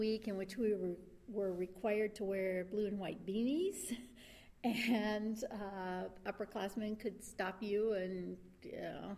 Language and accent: English; St. Joseph, Missouri, United States; also born or lived in Kansas City; Well, I was born in Kansas City. I was raised in St. Joseph, Missouri.